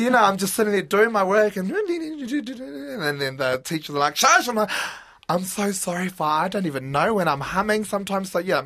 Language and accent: English; Northland, New Zealand; Nō te tai Tokerawa. I'm from the far north, the very far north. So my mother hails from Te Rarawa, Ngāti Kuri, which is all the way up in the far north. And my father's from Kaikohe, which is Ngāpuhi. So both my sides are from Te Tai Tokerau